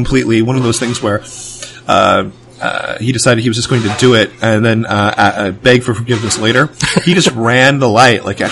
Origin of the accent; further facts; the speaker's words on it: Orlando, Florida, United States; now in Los Angeles, United States; Born and raised in Orlando, yeah.